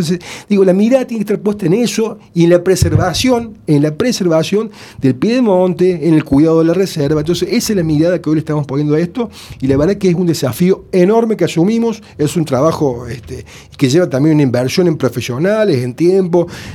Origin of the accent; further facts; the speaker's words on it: Río Ceballos, Córdoba, Argentina; born there; yo soy nacido en Río Ceballos